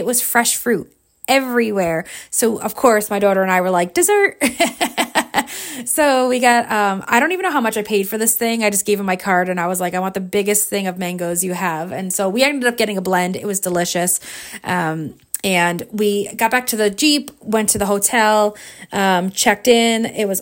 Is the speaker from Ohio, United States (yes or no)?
no; New York, United States; Like, I'm from New York, he's in California.